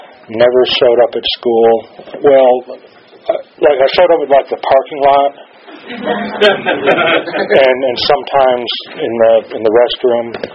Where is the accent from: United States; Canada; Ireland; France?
United States; Chicago, Illinois; I grew up in Chicago.